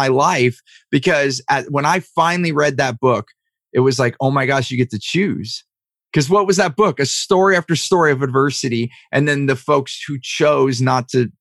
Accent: California, United States; You know, I grew up in Silicon Valley

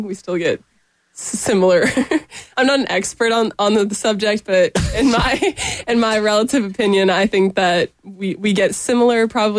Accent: Boston, Massachusetts, United States; And then I'm from Boston. So I went home for the summer and our pollen season is like 2 months later.

